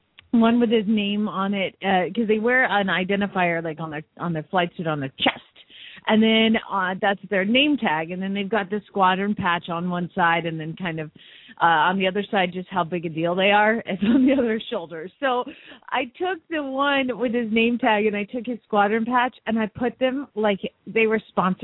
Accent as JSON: {"language": "English", "town": "Phoenix", "region": "Arizona", "country": "United States", "said": "from Phoenix, Arizona"}